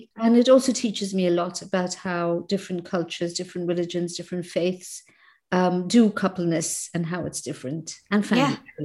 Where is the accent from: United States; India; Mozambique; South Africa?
India; I grew up in India, and my parents were from different communities and different backgrounds, different religions. So my mm-hmm. mother is from Sindh, Hyderabad, Sindh, and my father is Punjabi Sikh.